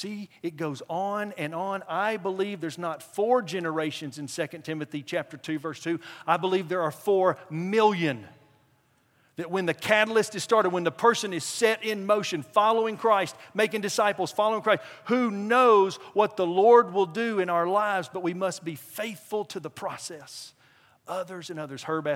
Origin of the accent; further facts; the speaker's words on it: Crossville, Tennessee, United States; my hometown, Crossville, Tennessee, Cumberland Plateau.